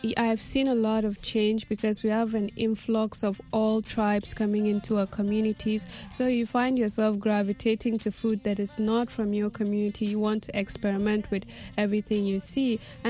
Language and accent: English; Northern Nigeria, Nigeria; I'm from Northern Nigeria, but I'm obsessed with food from Southern Nigeria.